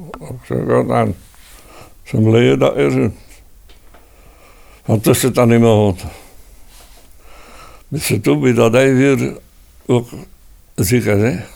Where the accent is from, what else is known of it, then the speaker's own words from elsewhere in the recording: Oedelem, Flanders, Belgium; Ik ben van Poekmoest, afkomstig van Oedelum. 91 jaar. En het zijn hier 3 jaar.